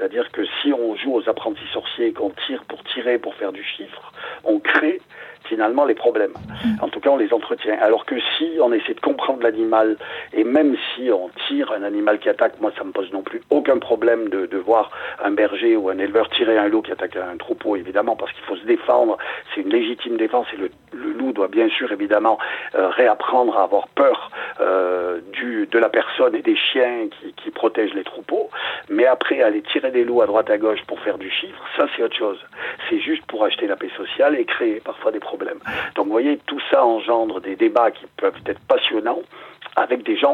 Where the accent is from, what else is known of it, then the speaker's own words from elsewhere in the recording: France; Et avec les quantités qu'on a aujourd'hui d'ongulés sauvages chez nous en France, dans les Alpes et aussi ailleurs en France